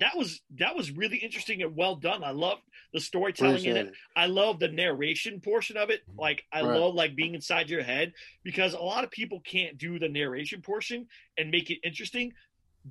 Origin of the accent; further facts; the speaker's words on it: Texas, United States; So I grew up in Texas